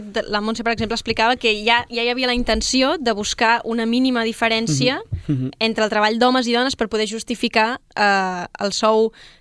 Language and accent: Catalan; Barcelona, Catalonia, Spain; jo sóc de Barcelona